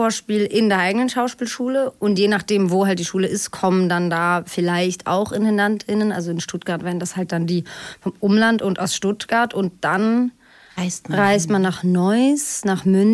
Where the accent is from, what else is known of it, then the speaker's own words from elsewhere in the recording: Switzerland; ich komme aus der Schweiz und in Basel und auch so in Bern.